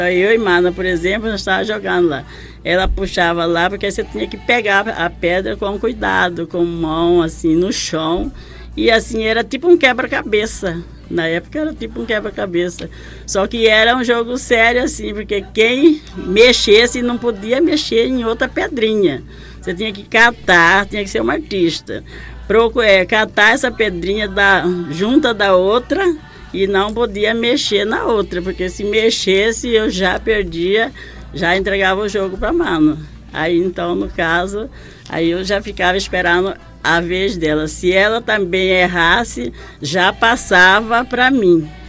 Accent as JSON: {"language": "Portuguese", "town": "Porto Calvário", "country": "Brazil", "tie": "born or raised there", "said": "Nasci no Porto Calvário. Sou de lá, né? Então, eu nasci lá. Fiquei até uns tempos."}